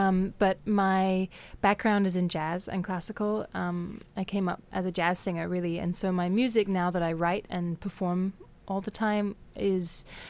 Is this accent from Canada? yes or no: no; London, United Kingdom; now in Los Angeles, United States; I'm from London, England, mm-hmm. where the Queen lives, and I live in L.A., where the Queen does not live.